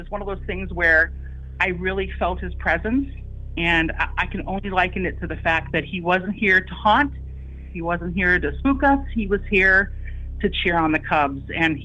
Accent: Illinois, United States; I grew up in Illinois

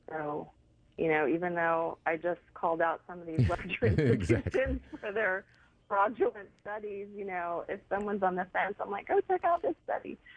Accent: Houston, Texas, United States; also born or lived in Hawaii; now in Fort Worth, United States; I'm a Texas girl. I was born and raised in Houston. I spent many years of my life in Hawaii.

